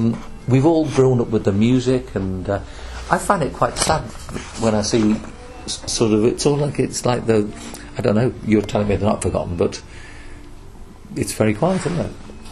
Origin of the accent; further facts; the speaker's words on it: England, United Kingdom; now in Spain; I'm from England, I live in Spain.